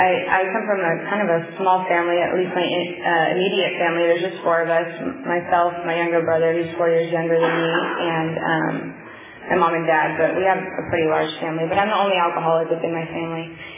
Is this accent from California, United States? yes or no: yes; Fresno, California, United States; I'm from Fresno.